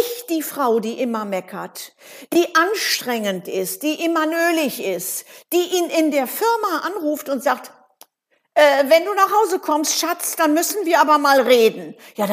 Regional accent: Dortmund, North Rhine-Westphalia, Germany; born there; Ich bin ja nur gebürtige Dortmunderin, da ist man so.

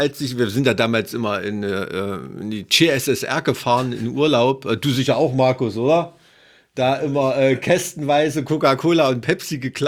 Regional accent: Thuringia, Germany; ich komme aus dem Ilmtal.

